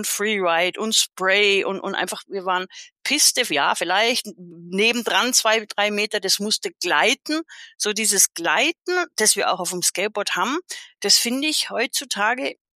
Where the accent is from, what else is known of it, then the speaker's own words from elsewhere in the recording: Konstanz, Baden-Württemberg, Germany; Also ich bin ja in Konstanz geboren und aufgewachsen